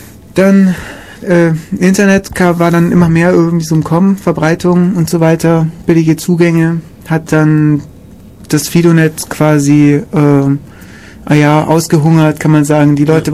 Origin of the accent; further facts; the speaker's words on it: Kaufbeuren, Bavaria, Germany; mir fällt jetzt gerade in meiner Heimatstadt Kaufbeuren gab es irgendwie auch eine.